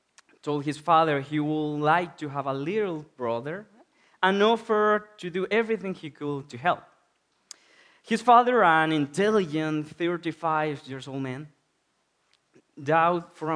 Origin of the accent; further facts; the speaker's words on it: Chile; now in Spain; For those who don't know me yet … from Chile, Latin America, in the south at the end of the year.